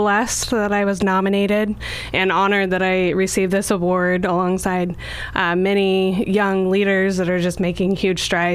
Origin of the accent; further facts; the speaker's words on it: Coquille, Oregon, United States; now in Roseburg, United States; I grew up in Coquille, but I've been in Roseburg for about 13 years.